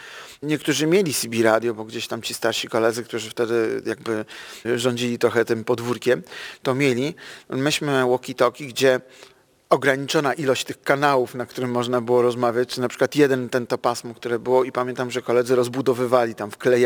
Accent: Gdańsk, Pomeranian Voivodeship, Poland; wtedy kiedy dorastałem na Gdańskim Przymorzu.

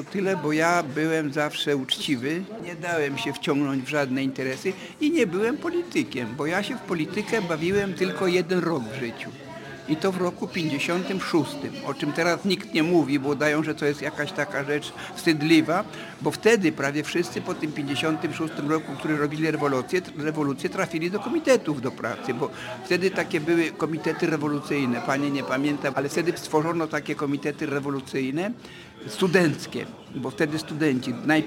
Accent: Vilnius, Vilnius County, Lithuania; a ja jestem z Wilna, a mój dziadek jest z Wilna, a mój tata to z Wilna

